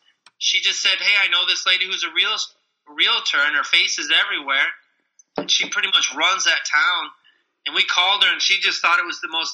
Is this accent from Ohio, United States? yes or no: no; Denver, Colorado, United States; now in Wisconsin, United States; I'm not originally from Wisconsin. I'm from Denver, Colorado.